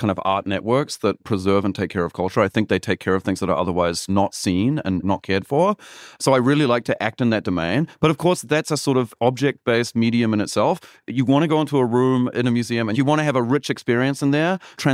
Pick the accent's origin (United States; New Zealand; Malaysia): New Zealand; So I grew up in New Zealand, but all of my ancestors did things which I find complicated and difficult.